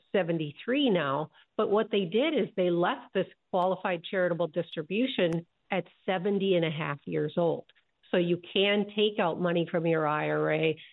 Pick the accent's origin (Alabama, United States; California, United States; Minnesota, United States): Minnesota, United States; Most people are, well, we're from Minnesota, right? They're just very giving people, not saying that other states aren't